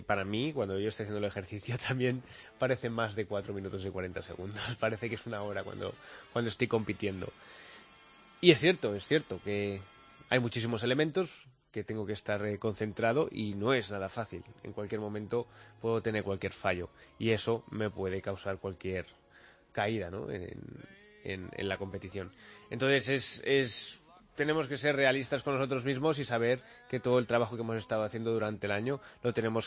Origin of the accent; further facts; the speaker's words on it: Madrid, Community of Madrid, Spain; que yo soy español, de Madrid